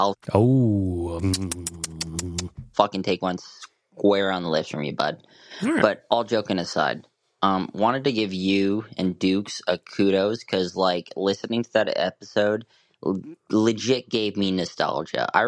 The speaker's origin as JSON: {"language": "English", "town": "Winnipeg", "region": "Manitoba", "country": "Canada", "said": "I'm from Winnipeg, no airport, so I walked here."}